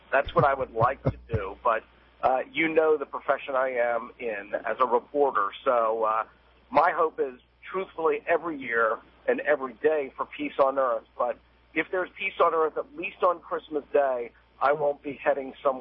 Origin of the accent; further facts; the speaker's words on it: Boston, Massachusetts, United States; You know, I'm originally from Boston. I'm used to this.